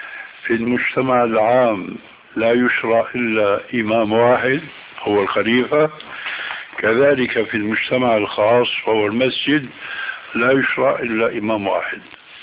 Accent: Damascus, Damascus Governorate, Syria; وانا ربيت في دمشق

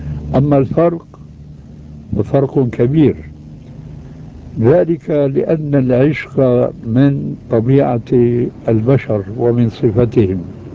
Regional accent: Syria; والمدفون هناك عندنا في سوريا.

